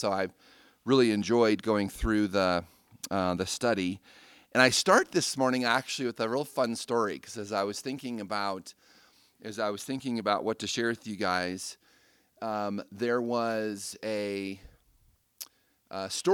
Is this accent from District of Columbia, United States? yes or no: no; Denver, Colorado, United States; Part of it is growing up in Denver, we didn't have a major league team.